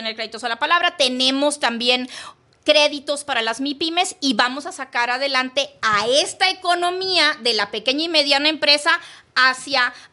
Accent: Tampico, Tamaulipas, Mexico; Me encantaría que fueras a Tampico, que es mi ciudad natal.

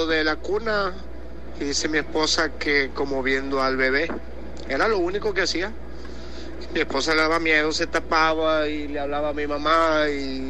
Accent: Culiacán, Sinaloa, Mexico; soy de Culiacán.

